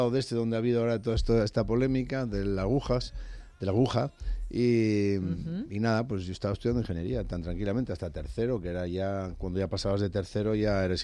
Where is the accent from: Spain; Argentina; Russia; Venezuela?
Spain; Asturias; no para decir que somos asturianos y los demás son distintos o peores